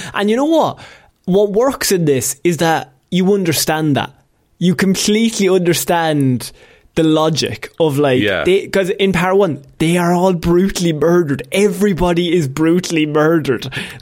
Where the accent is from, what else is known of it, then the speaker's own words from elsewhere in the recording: Ireland; we're from Catholic Ireland, so I mean, we're allowed to say this